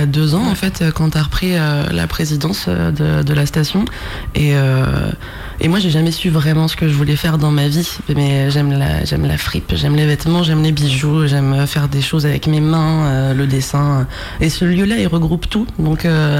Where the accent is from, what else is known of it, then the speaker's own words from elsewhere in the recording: Noirmoutier, Pays de la Loire, France; Moi je suis venue m'installer à Noirmoutier quand j'avais 8 ans avec ma mère, et du coup j'ai grandi ici, je suis allée à l'école ici.